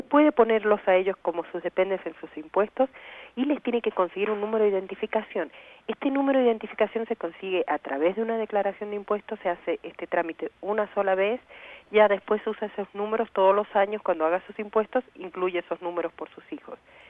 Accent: Argentina; now in United States; yo soy de Argentina y en México es lo mismo

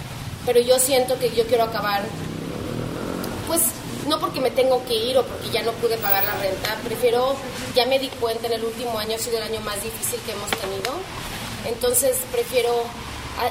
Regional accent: Mexico; Yo soy mexicana, entonces también me gusta estar en La Misión, ¿no?

